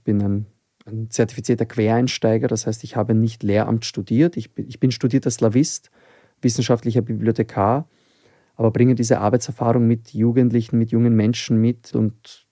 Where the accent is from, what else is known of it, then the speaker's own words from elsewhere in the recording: Vienna, Austria; Ich bin in Wien geboren und aufgewachsen, aber meine Familie kommt aus Serbien.